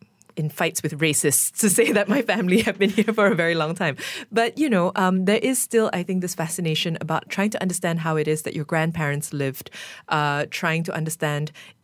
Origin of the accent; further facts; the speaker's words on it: Malaysia; And so as a Malaysian first, but also somebody who is only a third generation Chinese person, so my grandparents came from China.